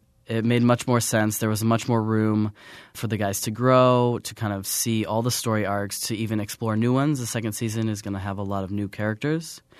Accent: Menomonee Falls, Wisconsin, United States; Well, yeah, so I'm from Milwaukee. I grew up in Menominee Falls. I went to the Milwaukee High School of the Arts, and I went off to NYU.

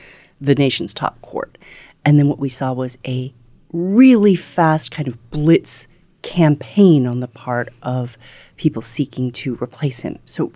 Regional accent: United States; I'm American, but my family is South Korean, so I spent a lot of time there.

